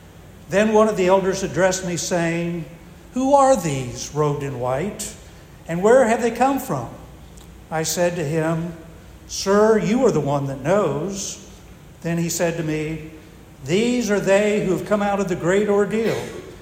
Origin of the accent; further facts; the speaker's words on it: Indiana, United States; The setting was my hometown church in Indiana. The year was 1968, nearly 60 years ago.